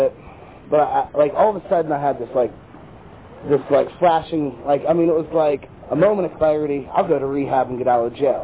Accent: Altoona, Pennsylvania, United States; now in Pittsburgh, United States; I recently moved. I was from Altoona. That's where I started my recovery, in the Altoona area. And I moved to Pittsburgh.

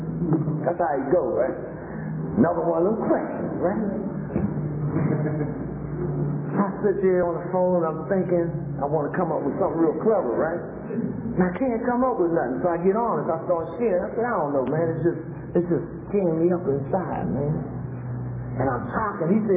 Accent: Pittsburgh, Pennsylvania, United States; And I'm from the Pittsburgh area.

